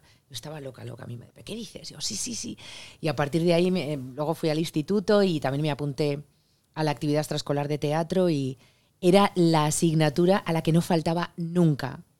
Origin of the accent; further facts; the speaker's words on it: Zaragoza, Aragon, Spain; also born or lived in Madrid; llevo aquí 20, pues más años aquí que en Zaragoza, ¿sabes? O sea que soy ya Madrid y maña. Y pues sobre todo una actriz muy tozuda, como buena aragonesa